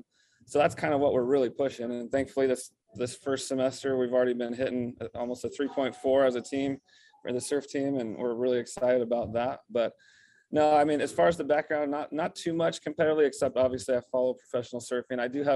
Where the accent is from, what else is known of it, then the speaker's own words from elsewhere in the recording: Marietta, United States; I was fortunate growing up in Marietta. You know, my parents were super supportive.